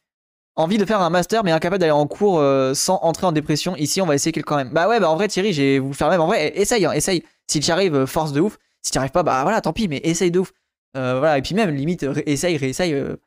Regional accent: Martinique; moved away as an adult; J'ai grandi en Martinique où j'ai passé les 18 premières années de ma vie.

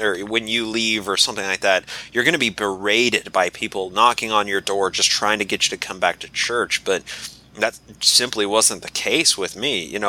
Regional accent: Utah, United States; oh, where are you from? And I would say Utah, and instantly they get a smile on their face, and oh, are you a member?

